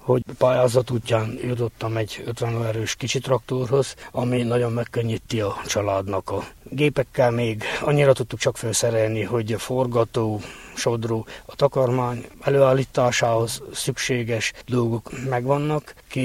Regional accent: Kükülőkemény, Harghita, Romania; Kükülőkemény falván születtem, ott is lakunk, gazdálkodunk a családommal.

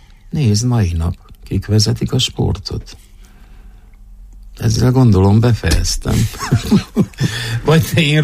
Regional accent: Târgu Mureș, Mureș County, Romania; Mindig azt mondtam, hogy szülővárosomat, családomat nem hagyom el. Ezért kizárólagosan Marosvásárhelynek játszottam

